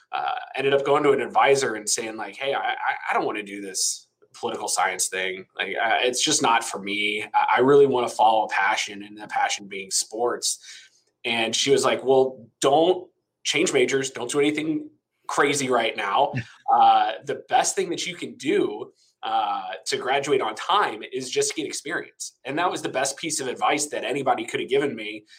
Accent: Fenton, Missouri, United States; Yeah. So I grew up here just outside of St. Louis in Fenton, Missouri.

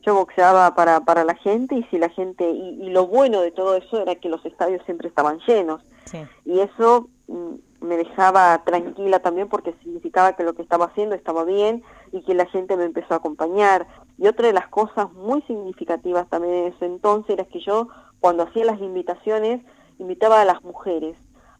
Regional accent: Argentina; Actualmente soy la única argentina en ser campeona mundial de las cuatro entidades en la categoría Super Gallo.

